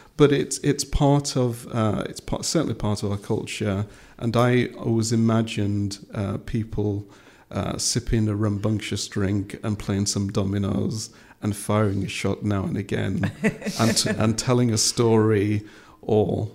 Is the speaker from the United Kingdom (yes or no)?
yes; Yorkshire and the Humber, United Kingdom; a younger person who was born and brought up in Yorkshire, as I was.